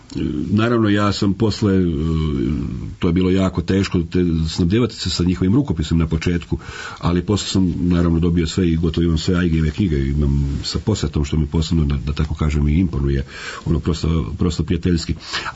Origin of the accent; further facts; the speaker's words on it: Croatia; što je prirodno, jer sam odrastao u Hrvatskoj.